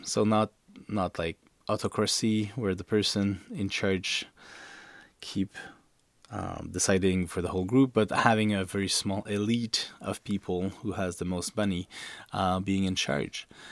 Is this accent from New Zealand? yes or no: no; Canada; but as a Canadian, I feel quite close to the political system.